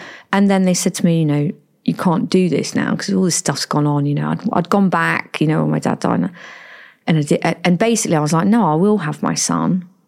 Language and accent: English; South West England, United Kingdom; I am from Cornwall